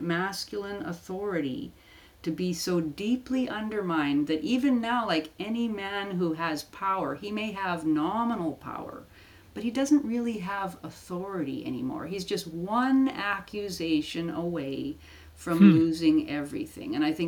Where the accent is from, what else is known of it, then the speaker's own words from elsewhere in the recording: Canada; I'm a Canadian, but I see myself as having the same inheritance on this continent.